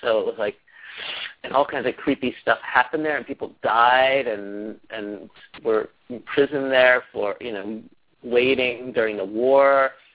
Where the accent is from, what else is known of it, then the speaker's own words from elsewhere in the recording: Pennsylvania, United States; someone who, in Pennsylvania, my home state, conservative Pennsylvania, was doing Shocktoberfest